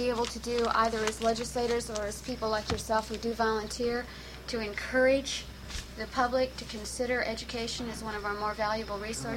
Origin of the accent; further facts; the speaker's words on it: Fairbanks, Alaska, United States; And even though I'm from Fairbanks, I thank you on behalf of the state.